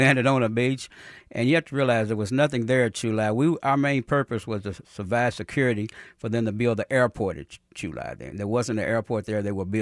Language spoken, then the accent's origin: English; Brooklyn, New York, United States; I grew up on 26 in Brooklyn, right down from the stadium there, the old stadium.